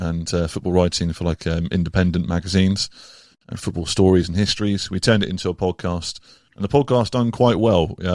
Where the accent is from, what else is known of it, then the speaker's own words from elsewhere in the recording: Exeter, South West England, United Kingdom; So I am from the southwest of England in Devon, which you've ever been to before. It's basically full of farmers and old people. but yeah, I'm from farmland. Exeter is where I was born.